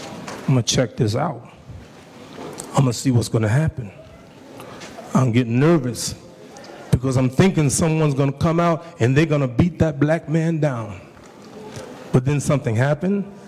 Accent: United States; born there; I was born here in America, so I am an American.

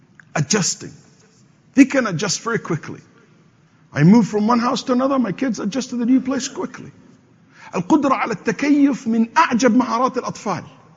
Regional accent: Houston, Texas, United States; I come from Houston, Texas. In our city, in the United States, where Houston is

